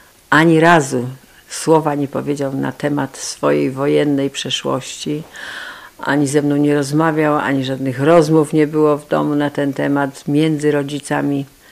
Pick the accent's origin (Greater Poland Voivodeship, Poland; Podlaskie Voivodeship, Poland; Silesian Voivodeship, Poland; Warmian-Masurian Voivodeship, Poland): Greater Poland Voivodeship, Poland; Jeszcze chciałam dodać, że ponieważ tutaj jesteśmy z Wielkopolski